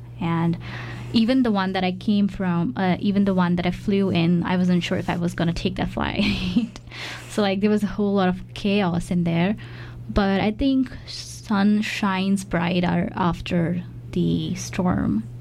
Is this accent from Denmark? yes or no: no; India; moved away; I don't know if I told you before, but like I come from India, so like I also sort of feel that whenever you move to like a different country